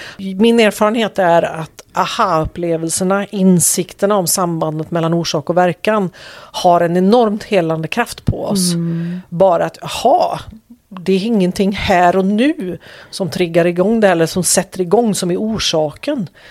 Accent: Västra Götaland County, Sweden; då bodde vi i Skåne men flyttade sen upp till Bohuslän igen där jag kommer ifrån.

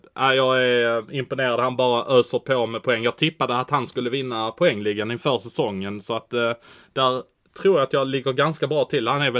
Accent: Malmö, Skåne, Sweden; Det kanske beror på att jag är från Malmö.

